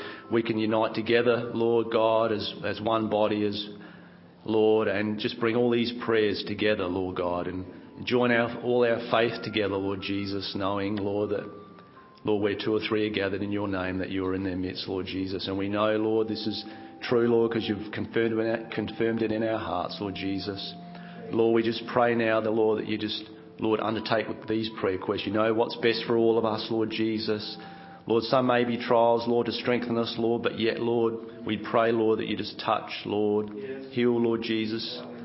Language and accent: English; Australia; accent: Australian; I'm not much of a speaker, but yeah, obviously Aussie by my accent.